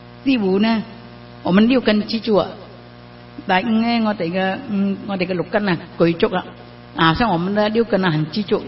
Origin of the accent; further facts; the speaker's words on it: Malaysia; 因为而家我哋嗰度马来西亚好多邪教啊